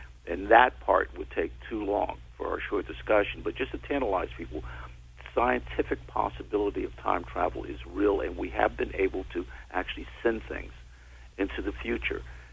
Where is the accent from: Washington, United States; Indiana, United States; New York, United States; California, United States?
New York, United States; Bronx; I grew up in the Bronx, New York.